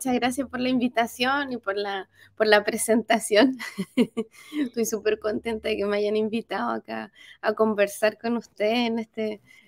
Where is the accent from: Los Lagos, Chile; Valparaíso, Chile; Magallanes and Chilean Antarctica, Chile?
Magallanes and Chilean Antarctica, Chile; Porvenir; mi infancia yo la pasé siempre en Porvenir. Bueno, como dijeron, yo nací allá en Tierra del Fuego